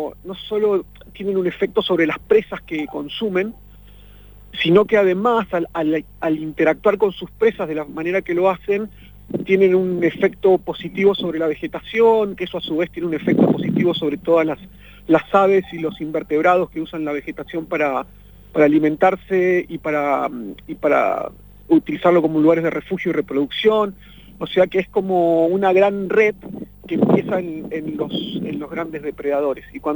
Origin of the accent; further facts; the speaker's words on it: San Martín de los Andes, Neuquén, Argentina; moved away as an adult; also born or lived in La Plata / United States; yo soy acá de San Martín de los Andes, como casi todos los que terminan el secundario en San Martín, me fui a estudiar afuera, me fui a La Plata